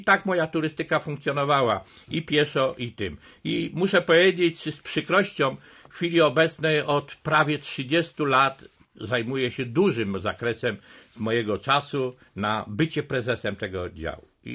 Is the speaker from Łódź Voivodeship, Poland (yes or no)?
yes; Łódź, Łódź Voivodeship, Poland; also born or lived in Vilnius, Lithuania; Ja przyjechałem do Łodzi z daleka, urodziłem się w Wilnie. I po okresie II wojny światowej moi rodzice podjęli decyzję, że będziemy wracać do kraju. W związku z tym w 1946 roku przyjechałem do Łodzi.